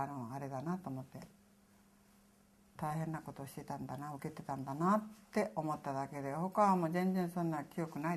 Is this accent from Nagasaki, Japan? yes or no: yes; Ikitsuki, Nagasaki, Japan; 行きつき島で生まれました。いや島で生まれたわけじゃない、行きつき島で育ちました。生まれは長崎市内です。